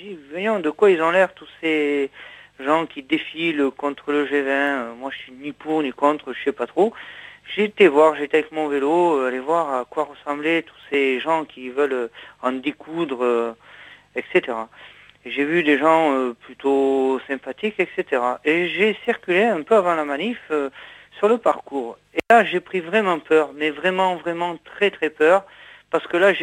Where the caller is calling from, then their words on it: Nice, Provence-Alpes-Côte d'Azur, France; j'appelle parce que hier, moi je suis habitant de Nice